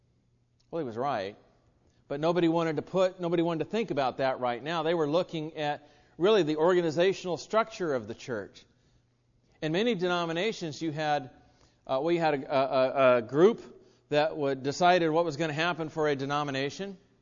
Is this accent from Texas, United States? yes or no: no; Cocoa, Florida, United States; I grew up in First Christian Church at Cocoa.